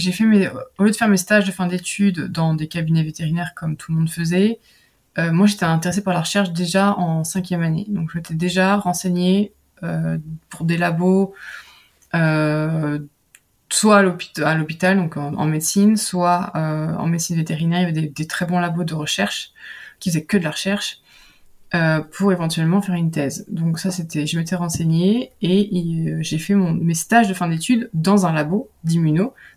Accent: France; now in Belgium; Oui, je suis française.

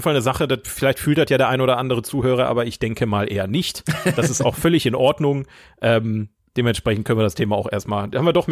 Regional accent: Oberhausen, North Rhine-Westphalia, Germany; der hat in einem Aquarium in Oberhausen gelebt, wo ich herkomme

